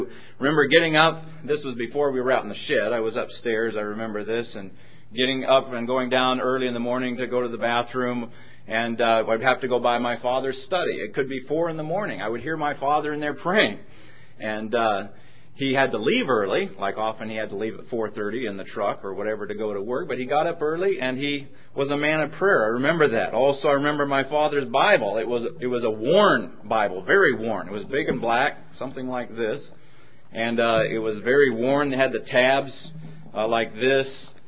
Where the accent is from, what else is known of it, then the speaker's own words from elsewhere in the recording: Oregon, United States; If you put your finger right in the middle of that loop, that's where I grew up there in Oregon.